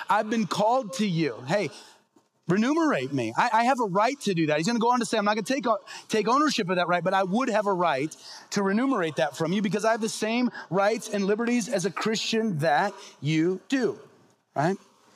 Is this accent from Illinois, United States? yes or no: yes; Peoria, Illinois, United States; Because no matter where I preach in Peoria, Illinois, which is my hometown